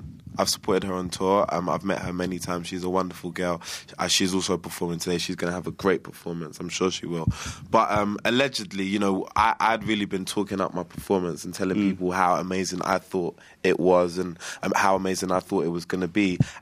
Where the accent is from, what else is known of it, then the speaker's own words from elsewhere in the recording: England, United Kingdom; I did say to one person I was from England